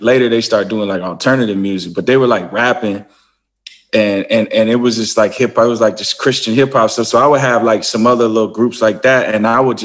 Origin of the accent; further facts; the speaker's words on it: Wisconsin, United States; born there; also born or lived in Wyoming / Arkansas / Atlanta / Memphis; I lived all over the place. Like I was born in Wisconsin, then I moved to Wyoming, then Arkansas, then Atlanta, then Memphis, then Michigan.